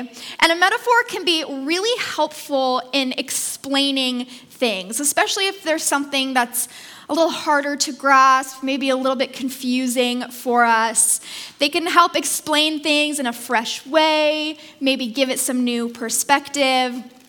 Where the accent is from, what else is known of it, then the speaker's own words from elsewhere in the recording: Victoria, British Columbia, Canada; I grew up in Victoria, so I grew up knowing that earthquakes happen often and that they tend to shake foundations.